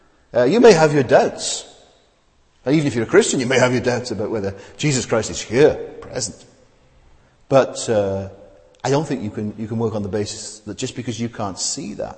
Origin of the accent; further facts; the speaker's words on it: Wales, United Kingdom; You know, I'm from Wales, and there are many chapels.